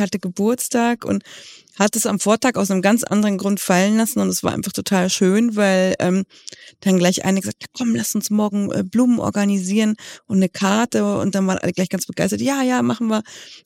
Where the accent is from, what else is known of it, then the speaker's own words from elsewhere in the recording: Cologne, North Rhine-Westphalia, Germany; fast eine ganze Woche weg von zu Hause, in Kölle, meiner alten Heimat